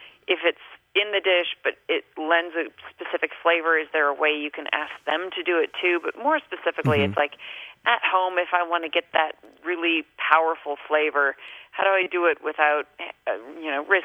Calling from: Denver, Colorado, United States; Denver, Colorado.

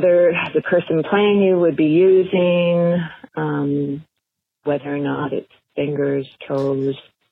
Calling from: Saskatchewan, Canada; I'm calling from Saskatchewan, Canada.

